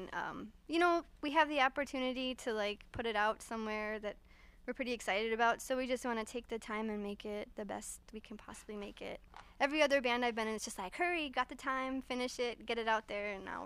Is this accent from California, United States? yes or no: no; Cleveland, Ohio, United States; moved away; Yep, I am. I'm from Cleveland and then moved out here about 5 years ago or so.